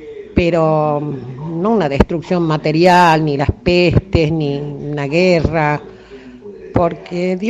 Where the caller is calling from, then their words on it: Tucumán, Argentina; de Tucumán. Estoy escuchando el programa, bueno, los escucho todo el día.